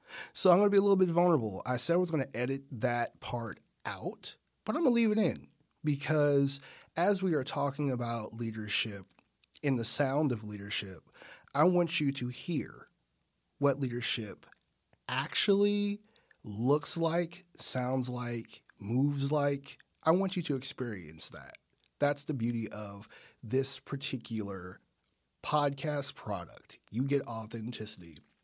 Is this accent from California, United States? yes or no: no; Kansas, United States; I was born and raised in Kansas, and being black in Kansas